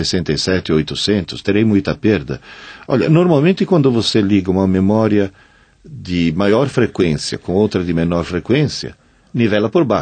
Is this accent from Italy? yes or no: yes; Bologna, Emilia-Romagna, Italy; Portuguese is a second language; now in Brazil; Eu sou natural de Bolonha, que é a capital de uma província chamada Emília-Romagna, que é pátria daquele vinho frisante chamado Lambrusco.